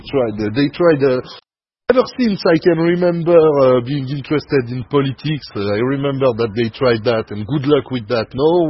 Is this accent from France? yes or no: yes; France; accent: French; English is a second language; Got to try to better my English accent. My French accent got to disappear.